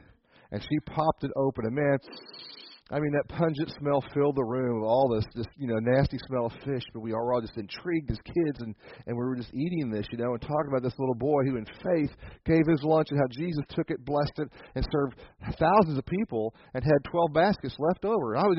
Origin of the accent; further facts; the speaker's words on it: Wichita, Kansas, United States; born there; I'm the oldest of three boys. I was born in Wichita, Kansas in 1962